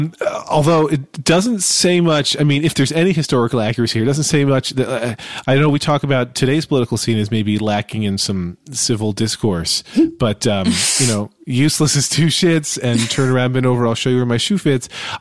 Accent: Pennsylvania, United States; I mean, I'm from Pennsylvania. You can insult Pennsylvania all you want.

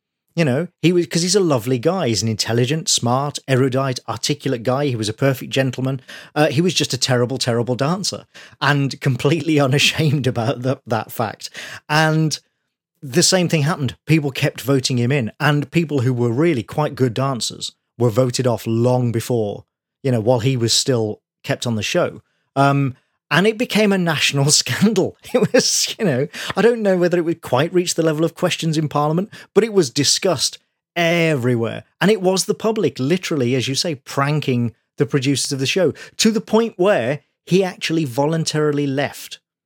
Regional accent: United Kingdom; especially me being a Brit

